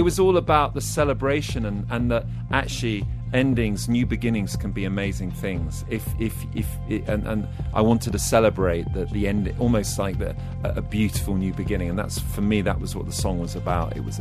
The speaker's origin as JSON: {"language": "English", "town": "Oxford", "region": "South East England", "country": "United Kingdom", "tie": "born or raised there", "said": "my hometown of Oxford, you'd walk through on a Friday or Saturday night and you kept your head down."}